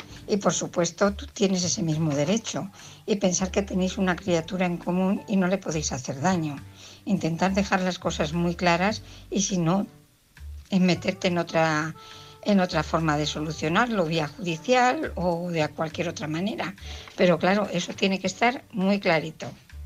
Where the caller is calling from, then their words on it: Madrid, Community of Madrid, Spain; Hola, buenas noches. … de Madrid.